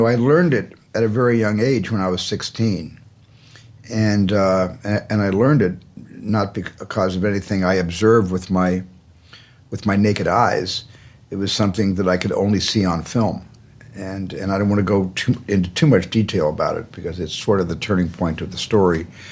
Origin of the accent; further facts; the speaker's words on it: Arizona, United States; in a family, in a large family growing up in Arizona. I identified culturally because we observed all the high holy days